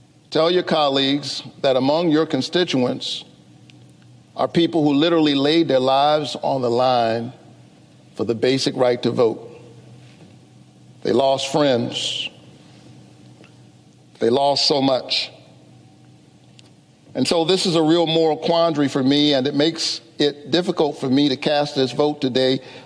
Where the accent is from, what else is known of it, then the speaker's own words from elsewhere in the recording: Savannah, Georgia, United States; I'm thinking about the kids in the Caton Homes housing projects where I grew up in Savannah, Georgia.